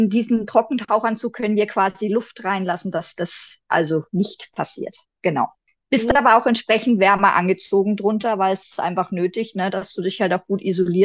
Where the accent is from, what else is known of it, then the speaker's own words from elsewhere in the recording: Bavaria, Germany; Also ich komme jetzt aus Oberfranken mehr oder weniger.